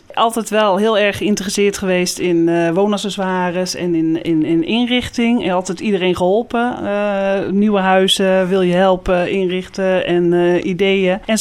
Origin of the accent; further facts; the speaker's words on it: Gelderland, Netherlands; now in Oudoornveen, Netherlands; Wij komen uit de Betuwe, daar hebben we jaren gewoond en sinds 5 jaar wonen we in het mooie Drenthe.